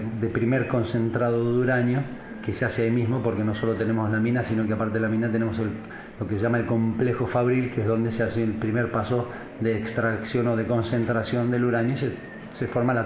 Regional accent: San Rafael, Mendoza, Argentina; somos de San Rafael, de Mendoza, en Argentina.

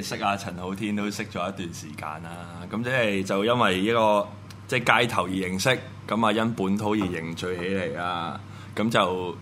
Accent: Hong Kong; 咁樣跟住我係香港人。

